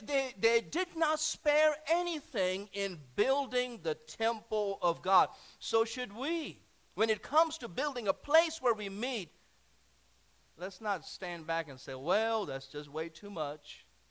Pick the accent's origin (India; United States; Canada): India; Now I come from India, so maybe that's what it is.